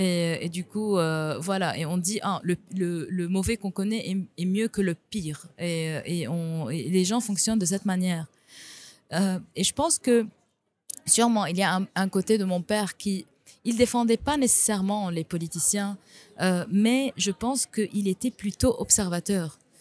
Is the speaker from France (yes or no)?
no; Lebanon; Parce que chez nous, au Liban, tout est privatisé.